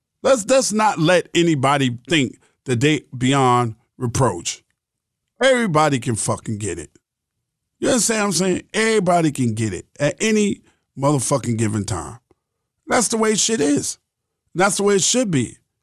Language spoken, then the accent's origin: English; Queens, New York, United States; Because I'm from Queens, and fifth know goddamn well I'm trying to get my acting on.